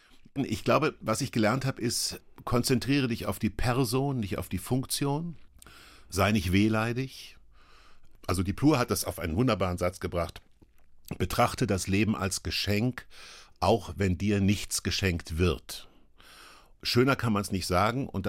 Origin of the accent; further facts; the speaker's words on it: Kassel, Hesse, Germany; in eine Weinstube ein in Kassel, wo ich groß geworden bin.